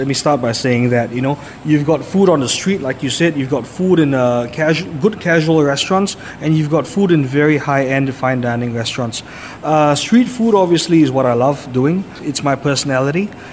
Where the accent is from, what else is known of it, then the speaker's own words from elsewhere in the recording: Singapore; Yes, I did. I grew up in Singapore.